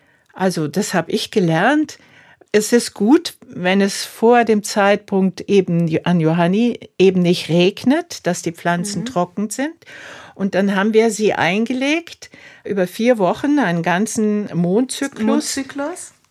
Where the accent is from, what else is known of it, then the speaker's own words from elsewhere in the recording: Bavaria, Germany; bei uns in Bayern ist es ja im Mai so, wenn wir draußen sind, wirklich diese Wiesen voll Löwenzahn